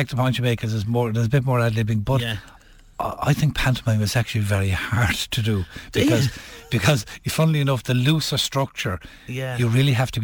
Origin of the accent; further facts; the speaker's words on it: Cork, Munster, Ireland; I'm not from Dublin. I'm from Cork, like.